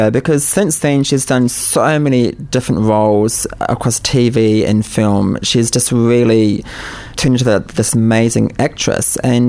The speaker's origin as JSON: {"language": "English", "country": "New Zealand", "said": "My hometown, yes."}